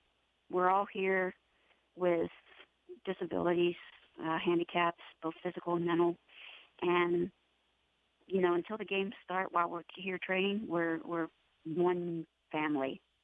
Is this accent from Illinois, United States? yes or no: no; West Virginia, United States; That growing up in West Virginia, I became resilient.